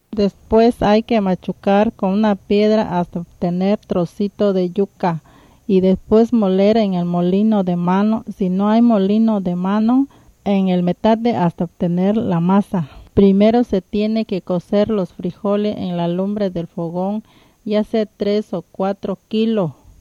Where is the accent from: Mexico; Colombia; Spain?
Mexico; San Felipe Usila, Oaxaca; Así se preparan las tortillas de yuca en el Día de los Muertos en mi pueblo de San Felipe Usila, Oaxaca.